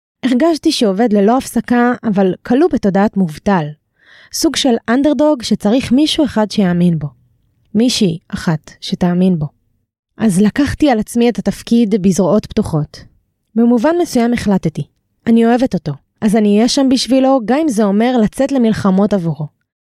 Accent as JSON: {"language": "Hebrew", "town": "Tel Aviv", "region": "Tel Aviv District", "country": "Israel", "tie": "born or raised there", "said": "אמנם גדלתי בשכונות הטובות של תל אביב, אך לא ליקקתי שמנת מכפית זהב."}